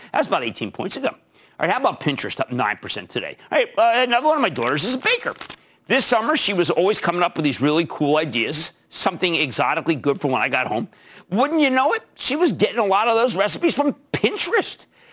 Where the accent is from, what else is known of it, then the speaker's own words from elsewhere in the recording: Philadelphia, Pennsylvania, United States; I'm from Philadelphia.